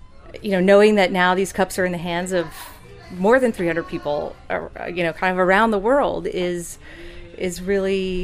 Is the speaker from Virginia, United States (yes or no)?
yes; Blacksburg, Virginia, United States; Roanoke, but I grew up not far from Roanoke. It's about an hour from there. So I was driving down to my hometown, which is Blacksburg, Virginia, this summer